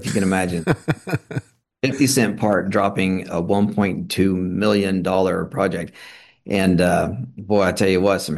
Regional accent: Kansas, United States; Well, you know, coming from a small town in Kansas, I'd lived under a stepfather

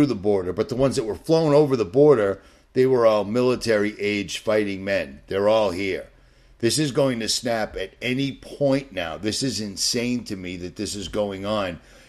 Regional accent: United States; And I'm an American. There's no two ways about it.

